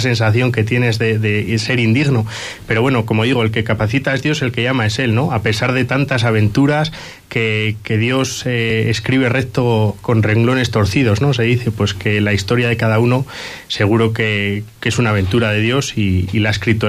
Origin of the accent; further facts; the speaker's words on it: Villarcayo, Castile and León, Spain; de gente de Villarcayo, de mi pueblo, de todo el mundo.